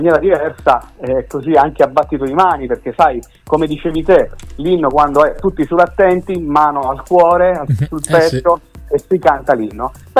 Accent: Montesilvano, Abruzzo, Italy; io sono di Montesilvano, in provincia di Pescara. E questo paese, Montesilvano, adesso è una città di 50.000 abitanti

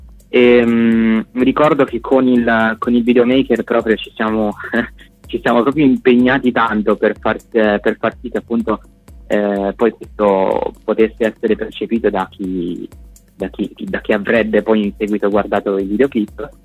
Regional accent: Liguria, Italy; Io sono ligure.

